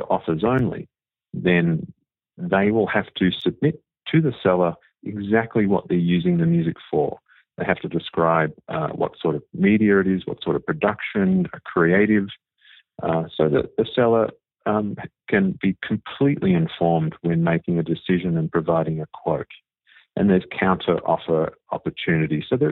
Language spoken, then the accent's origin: English; Australia; predominantly I grew up in Australia and had a reasonably successful time as a producer and songwriter there.